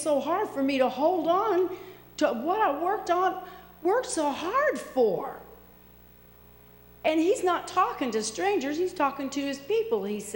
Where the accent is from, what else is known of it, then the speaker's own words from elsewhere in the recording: Arkansas, United States; now in Ohio, United States; I came from Arkansas.